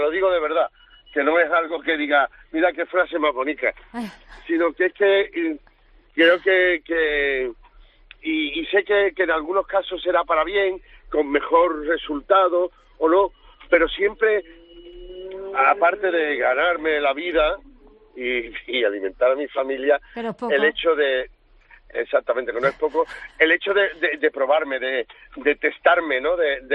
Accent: Andalusia, Spain; mi aportación como andaluz, quiero que sepan que somos trabajadores

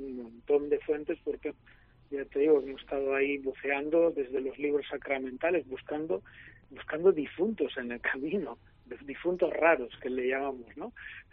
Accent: Alicante, Valencian Community, Spain; moved away as an adult; now in Galicia, Spain; Fue cuando me vine para aquí, para tierras gallegas. Tú sabes que vengo de Alicante, soy cura. Bueno, empecé a ser sacerdote en Alicante, allí me formé. Estuve 15 años sacerdote.

